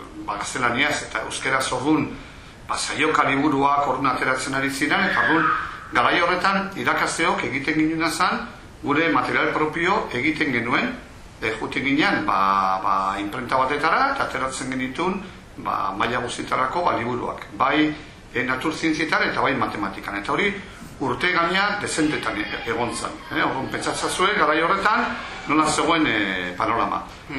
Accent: San Sebastián, Basque Country, Spain; Donostikoa naiz, baina Antiguo auzoan

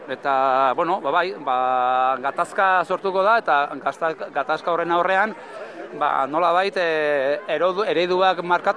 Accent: Vitoria-Gasteiz, Basque Country, Spain; born there; eta ni justu bizi naiz, bueno, jaio nintzen, hemen ondoko auzoan, Adurtzan.

